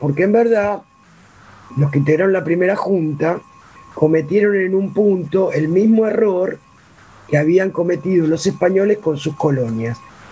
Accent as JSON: {"language": "Spanish", "region": "Buenos Aires", "country": "Argentina", "tie": "born or raised there", "lives_now": "Moreno, Argentina", "said": "Yo también soy porteña, y viví en la ciudad de Buenos Aires, nací, crecí, viví hasta hace 15 años. Ahora estoy en la provincia de Buenos Aires, en Moreno, pero por propia elección, digamos."}